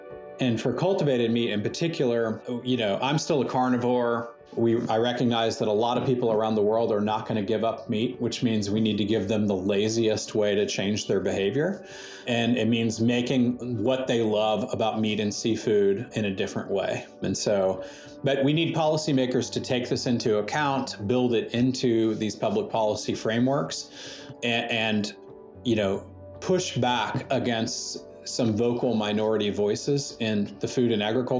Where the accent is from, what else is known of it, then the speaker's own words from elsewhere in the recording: United States; And I'm an American, and looking at the U.S. in particular